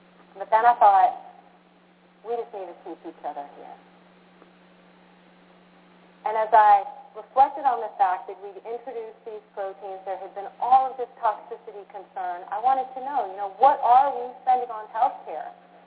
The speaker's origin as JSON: {"language": "English", "country": "United States", "said": "And as an American, I realized this very easily could be affecting our global competitiveness."}